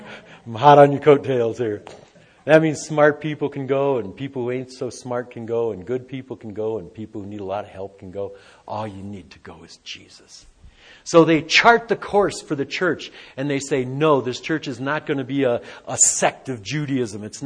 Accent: Detroit, Michigan, United States; born there; now in Taos, United States; You know, I was born in Detroit.

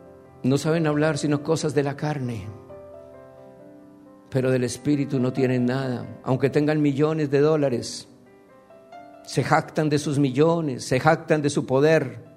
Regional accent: Colombia; pude ver en mi país, en Colombia ahora

